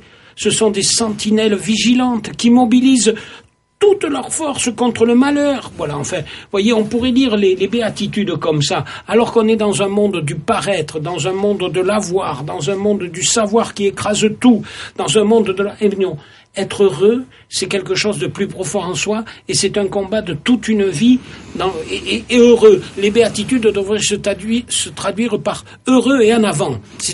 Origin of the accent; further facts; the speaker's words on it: Nouvelle-Aquitaine, France; puisque je suis natif de Gironde, et donc je n'y vais pas pour la Toussaint